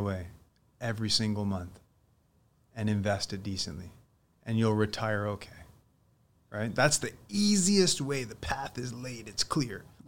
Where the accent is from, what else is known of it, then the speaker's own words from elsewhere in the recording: Leamington, Ontario, Canada; also born or lived in Windsor; I was born in Windsor, but I grew up in Leamington.